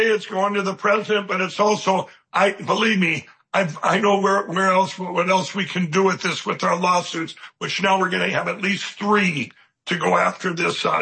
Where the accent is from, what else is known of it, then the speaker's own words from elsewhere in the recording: Minnesota, United States; You talk about Sharia law and the stuff that's going on in my home state of Minnesota and New York and everywhere else.